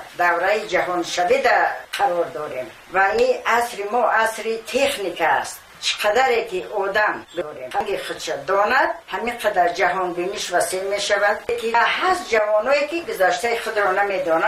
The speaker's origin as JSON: {"language": "Persian", "country": "Tajikistan", "said": "و من از این فخر میکردم که من تاجیکم."}